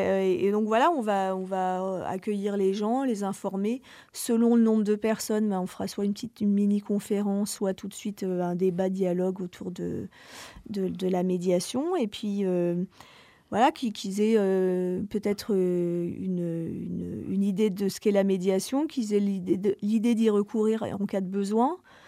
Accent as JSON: {"language": "French", "town": "Grenoble", "region": "Auvergne-Rhône-Alpes", "country": "France", "said": "Moi, en fait, je suis rattachée à Grenoble parce que je viens de Grenoble. Enfin, ça fait quelques années que je suis là, mais maintenant j'habite ici."}